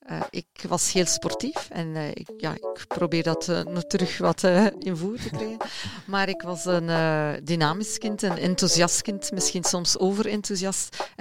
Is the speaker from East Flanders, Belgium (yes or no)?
yes; Denderleeuw, East Flanders, Belgium; now in Haaltert, Belgium; ik ben opgegroeid in de regio natuurlijk. Ik ben opgegroeid in Denderleeuw, een buurgemeente van Haaltert. En ons papa en grootouders, grootmoeder, waren afkomstig van Denderauten. Dus ik ben helemaal geboren en getogen daar in de regio.